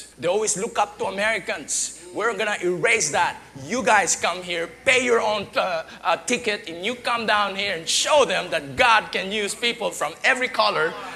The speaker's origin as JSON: {"language": "English", "country": "Philippines", "said": "even our history as a Filipino people, we've never had any history of aggression."}